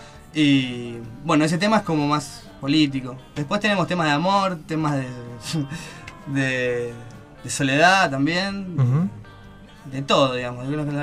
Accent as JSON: {"language": "Spanish", "country": "Argentina", "said": "Somos argentinos, ¿qué va a ser?"}